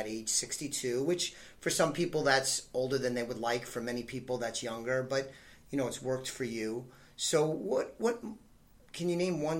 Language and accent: English; New York City, New York, United States; I grew up in New York City, and having the paper out and collecting it